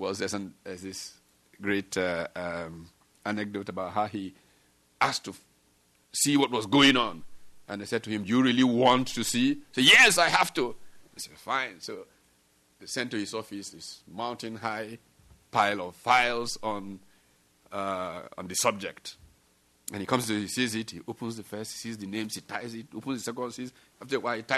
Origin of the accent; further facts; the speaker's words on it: Delta, Nigeria; in the so-called oil-producing states, my home state of Delta.